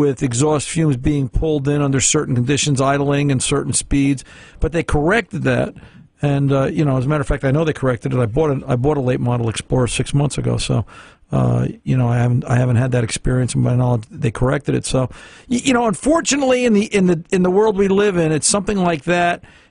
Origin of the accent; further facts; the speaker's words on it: New Jersey, United States; The second one is, I was born and raised in Jersey.